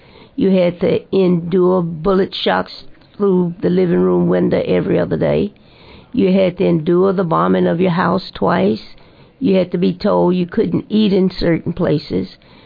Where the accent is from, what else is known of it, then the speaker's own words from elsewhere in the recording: Birmingham, Alabama, United States; I remember growing up in Birmingham and the restraints it placed on me in terms of what I could and could not do, where I could go and could not go.